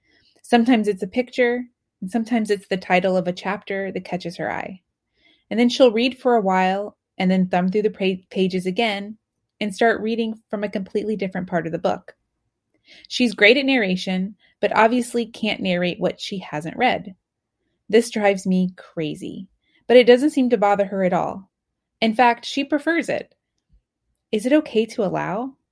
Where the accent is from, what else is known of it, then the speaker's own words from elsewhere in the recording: Tallahassee, Florida, United States; I'm from Tallahassee, Florida.